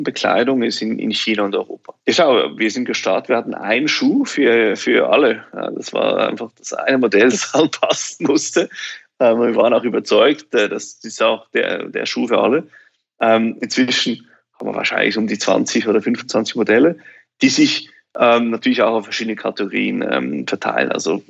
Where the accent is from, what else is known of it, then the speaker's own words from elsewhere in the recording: Switzerland; weil wir natürlich eben aus Schweiz ein bisschen was von Bergen verstehen. Ich bin ja selber auch in Bergen aufgewachsen.